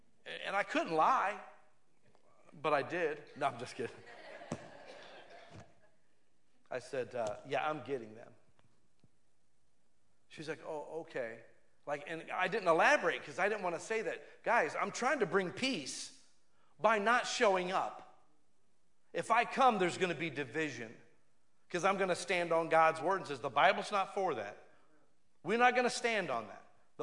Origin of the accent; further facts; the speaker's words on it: Akron, Ohio, United States; I grew up in Akron, Ohio. Akron, Ohio used to be known worldwide as the rubber capital of the world.